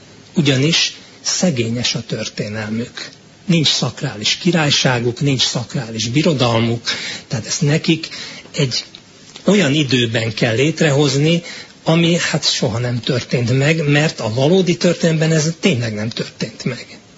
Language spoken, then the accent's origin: Hungarian; Hungary; Ha másképpen nem, és más miatt nem, azért, mert magyarnak születtünk.